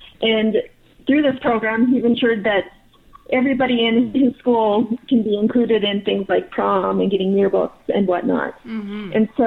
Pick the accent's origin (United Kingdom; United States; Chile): United States; Butte, Montana; So I grew up in Butte, Montana, and my dad, and kind of the theme to Butte, Montana is we're the can-do city.